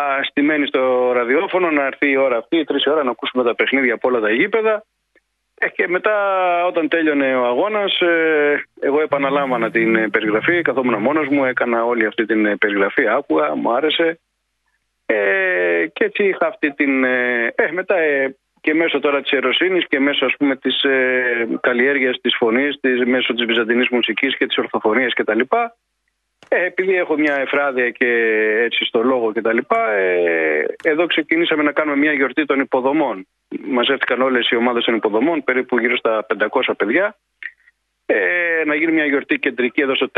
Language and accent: Greek; Athens, Attica, Greece; now in Mytilene, Greece; Μετά επαναπατρίστηκα γιατί εγώ κατάγομαι από τη Μυτιλίνη, αλλά γεννήθηκα και μεγάλωσα στην Αθήνα, εκεί σε μια γειτονιά του Παγκρατίου, στη Γούβα.